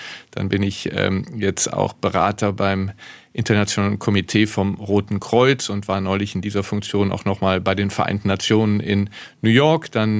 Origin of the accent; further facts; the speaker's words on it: Neuss, North Rhine-Westphalia, Germany; Und ich habe mir einen Kindheitstraum verwirklicht 2023 und bin Schützenkönig in meiner Heimatstadt Neuss geworden